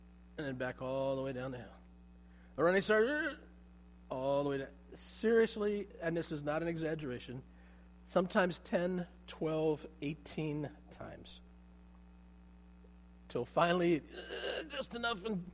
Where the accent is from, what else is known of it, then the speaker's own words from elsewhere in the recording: Pennsylvania, United States; moved away as an adult; We grew up in Pennsylvania. My family was from Pennsylvania, the western part. We have mountains and hills, and we had snow also.